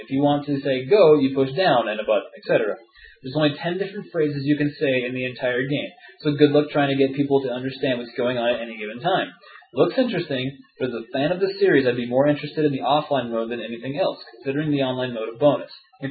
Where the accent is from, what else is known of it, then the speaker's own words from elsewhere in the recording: United States; I'm never changing the way I pronounce Mana. I'm an American.